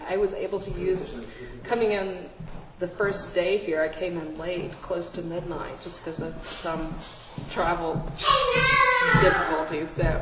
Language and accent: English; Rowlett, Texas, United States; small town just outside of Dallas. I don't know what the population is of the Dallas-Fort Worth area is, but it's pretty large. I'm from Rowlett. It's considered to be a very tiny town, and I think it's got 40,000 people now